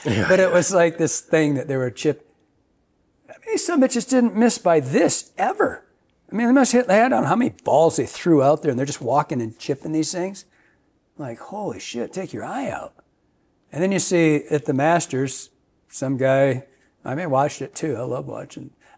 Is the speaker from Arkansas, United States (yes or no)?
no; Michigan, United States; I probably, because I was from Michigan, that's probably why I'm sentimental to the 8.5-5.